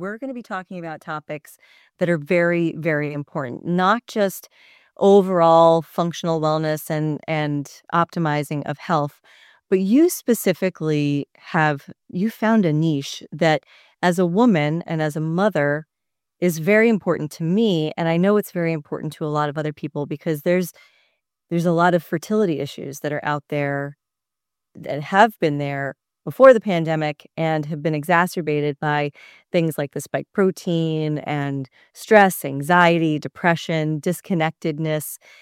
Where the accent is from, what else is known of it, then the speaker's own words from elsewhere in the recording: New York, United States; So I knew, as a New Yorker, that she was no BS.